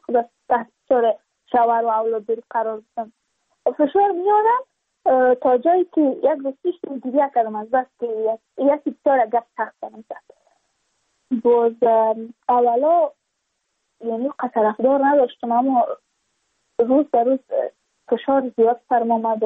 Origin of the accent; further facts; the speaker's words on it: Badakhshan, Afghanistan; چون ما از بدخشان هستیم